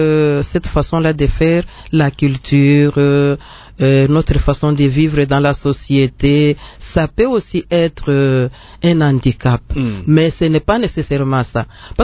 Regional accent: Tshikapa, Kasaï, DR Congo; C'était chez moi à Tchikapa.

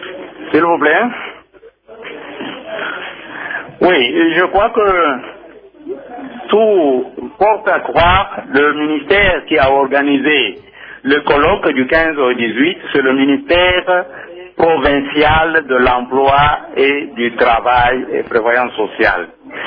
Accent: Kasaï-Oriental, DR Congo; Mais chez nous, au Kasaï oriental

